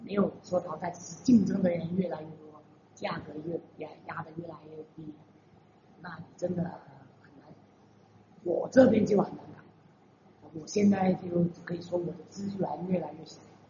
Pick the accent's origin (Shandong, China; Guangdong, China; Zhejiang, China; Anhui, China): Guangdong, China; 你作为一个广东人，吃很重要。